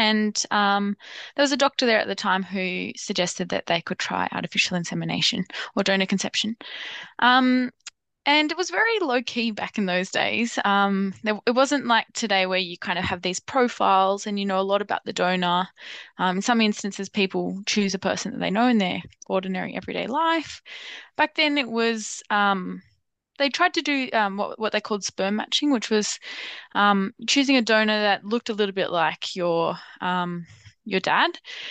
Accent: New South Wales, Australia; born there; I was born in New South Wales, in a different jurisdiction. And I grew up knowing that I was donor conceived my whole life.

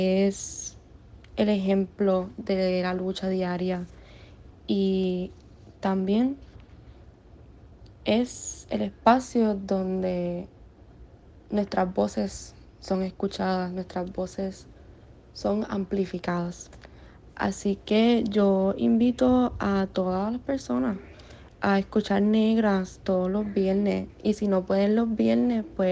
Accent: Morovis, Puerto Rico; moved away as an adult; now in Ohio, United States; Tengo 25 años y escucho Negras desde Ohio. Yo soy natural de Morovis, pero por mi estudio graduado me mudé para el estado de Ohio.

